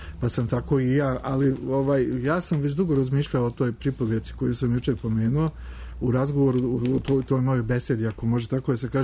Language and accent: Bosnian; Sarajevo, Federation of Bosnia and Herzegovina, Bosnia & Herzegovina; born there; zato što sam rođen u Sarajevu i zato što i ja vučem porijeklo i sa jedne i sa druge i sa treće i četvrte strane.